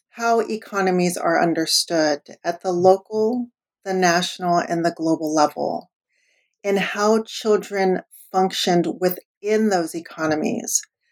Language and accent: English; California, United States; So I grew up in the Bay Area.